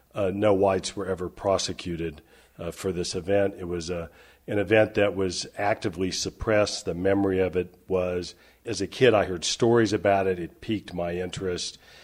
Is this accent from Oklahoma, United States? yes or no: yes; Tulsa, Oklahoma, United States; I grew up in Tulsa, Oklahoma. My dad was a geologist, a petroleum geologist, and my mom was a homemaker to three children.